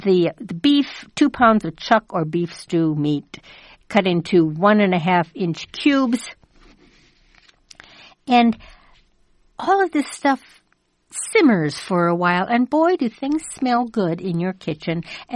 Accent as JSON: {"language": "English", "region": "Midwest", "country": "United States", "tie": "born or raised there", "said": "these taste combinations are not something I grew up with here in the Midwest"}